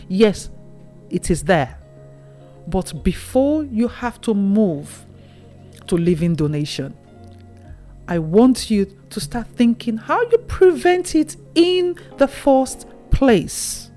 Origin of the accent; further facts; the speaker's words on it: Nigeria; I grew up in Nigeria and I have family still living in Nigeria.